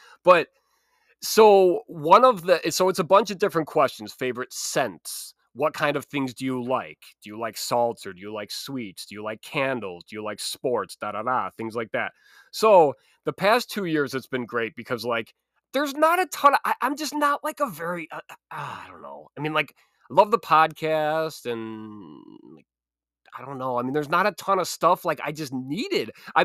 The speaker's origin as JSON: {"language": "English", "town": "Chicago", "region": "Illinois", "country": "United States", "said": "I say Zubaz, so that's how, because I'm from Chicago, so I say Zubaz."}